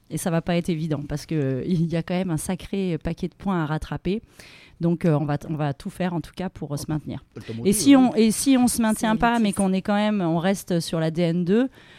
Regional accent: France; parce que moi, je suis originaire du Bec.

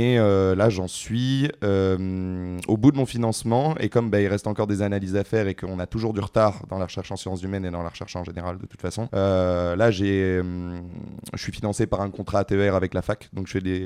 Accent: Nouvelle-Aquitaine, France; Moi à la base du coup je viens du Périgord, j'ai fait ma licence à Bordeaux

